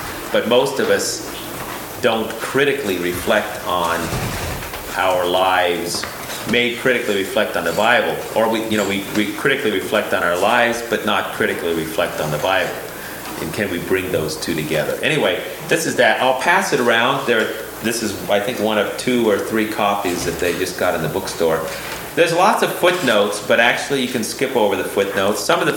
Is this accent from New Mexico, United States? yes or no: yes; New Mexico, United States; also born or lived in Arizona; because I grew up on the Navajo Indian Reservation in the San Juan Basin of northern New Mexico and northern Arizona.